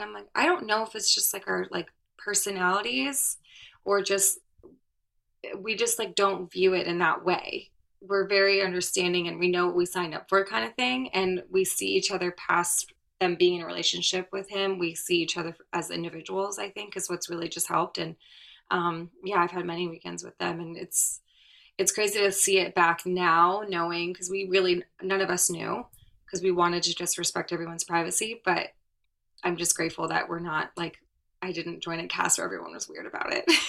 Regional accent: Florida, United States; Like, I'm from Florida, you know, I'm used to like hanging out by the pool and the beach.

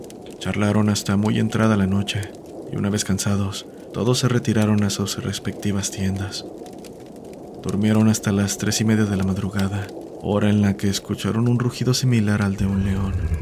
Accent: San Luis Potosí, Mexico; Somos de San Luis Potosí, capital

